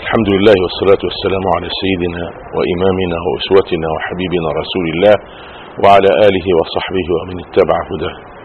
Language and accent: Arabic; Egypt; كما رأيت في قريتي واعتقد في كل القرى المصرية